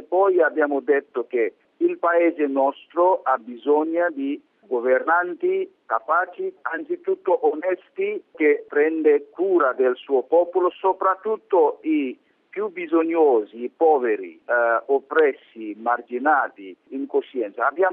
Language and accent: Italian; India; Italian is a second language; io mi considero come 100% indiano, amo il mio paese, amo anche le tradizioni del mio paese